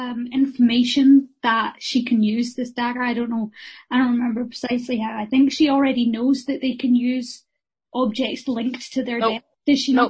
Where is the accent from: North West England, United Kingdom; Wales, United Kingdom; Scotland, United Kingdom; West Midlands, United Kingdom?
Scotland, United Kingdom; first language English; my native language is technically English. However, Scottish people have their own version of English.